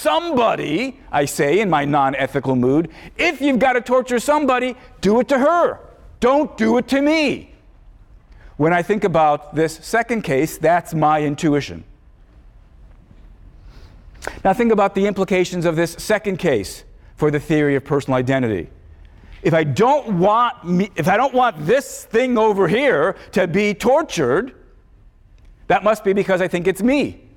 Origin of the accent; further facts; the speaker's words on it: Chicago, Illinois, United States; my memories of growing up in Chicago, becoming a philosopher